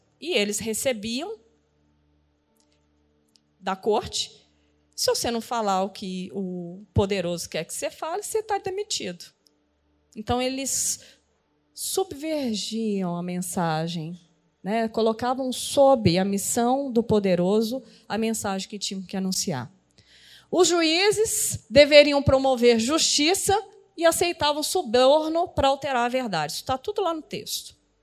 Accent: Ouro Preto, Minas Gerais, Brazil; E eu sou da cidade de Ouro Preto, então isso é muito vivo para mim.

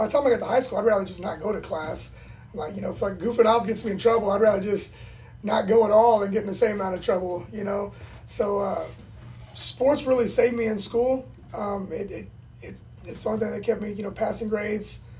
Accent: Houston, Texas, United States; You know, I grew up in Houston, like...

